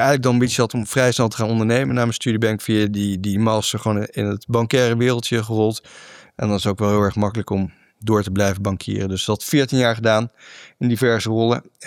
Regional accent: Eindhoven, North Brabant, Netherlands; opgegroeid in Eindhoven in het zuiden van het land. Daar lekker mijn middelbare school gedaan.

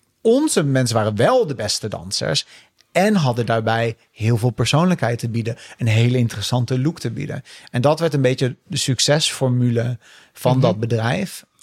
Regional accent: Montfort, Limburg, Netherlands; Samen met Wietske doe ik dit. Wij komen allebei uit Montfort. We kennen elkaar dus al heel lang.

